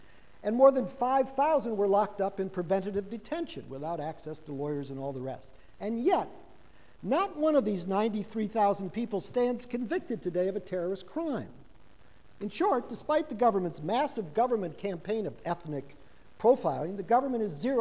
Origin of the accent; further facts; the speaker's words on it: Detroit, Michigan, United States; my hometown of Detroit